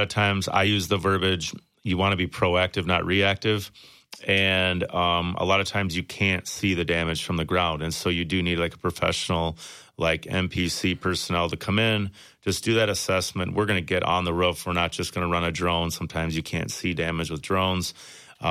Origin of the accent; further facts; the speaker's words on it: Janesville, Wisconsin, United States; also born or lived in Beloit; So, my family, we grew up here in the Janesville area. We've been here over 45 years. My parents actually moved to Beloit when I was 16, so we moved to Beloit.